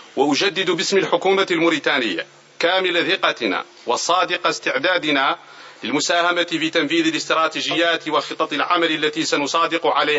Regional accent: Mauritania; إن القطاع الزراعي في بلادنا موريتانيا

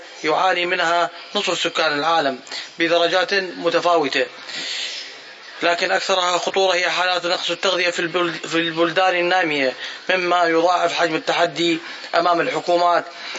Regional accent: Iraq; سيد الرئيس، إن بلدي العراق يواجه هو الآخر تحديات متعددة

